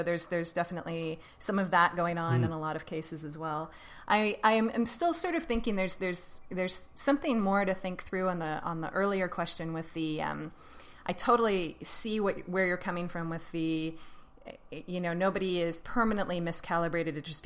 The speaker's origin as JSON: {"language": "English", "region": "Alaska", "country": "United States", "tie": "born or raised there", "said": "I grew up in Alaska, which was very cold"}